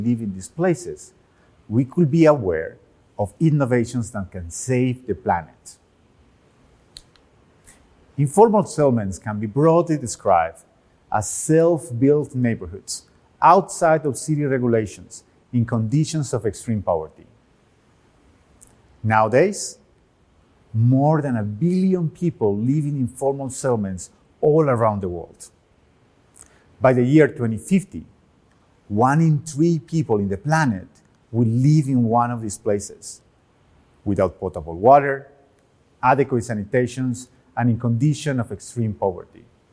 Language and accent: English; Medellin, Antioquia, Colombia; When I was 6 years old, growing up in Medellin, Colombia, I made one of the most impactful decisions of my life.